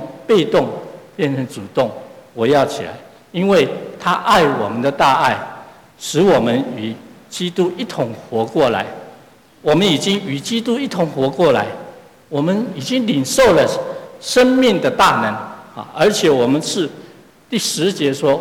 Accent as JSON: {"language": "Chinese", "country": "Taiwan", "said": "我是从台湾来的，我们这小时候都会唱反攻大陆歌"}